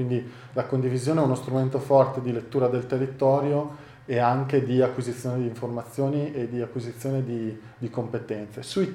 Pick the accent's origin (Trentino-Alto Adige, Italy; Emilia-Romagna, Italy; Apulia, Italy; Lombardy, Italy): Trentino-Alto Adige, Italy; Io vengo dal Trentino